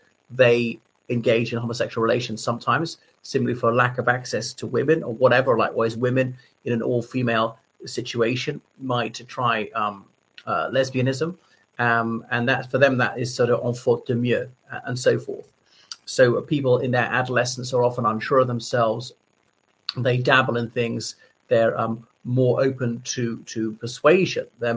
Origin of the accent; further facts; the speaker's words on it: Ireland; from Ireland, so thank you for coming back to my channel.